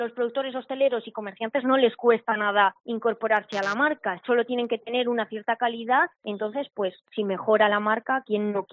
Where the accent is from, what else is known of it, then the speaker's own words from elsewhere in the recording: Cisneros, Castile and León, Spain; provengo de un pueblo de Palencia, Cisneros, y mi cercanía a la capital y mi afán por la buena alimentación me hizo conocer hace años esta marca, porque aún tengo 22 años